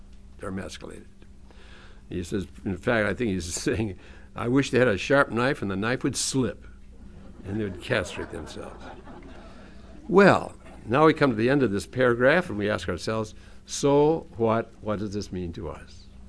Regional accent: Hinckley, Minnesota, United States; but I'm from Hinckley, Minnesota, and still, what does that mean?

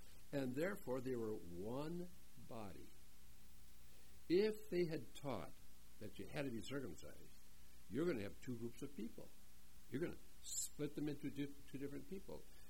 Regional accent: Hinckley, Minnesota, United States; I grew up in Hinckley, Minnesota, where the men are men and pansies are flowers. The women are slightly above average. That's where I grew up.

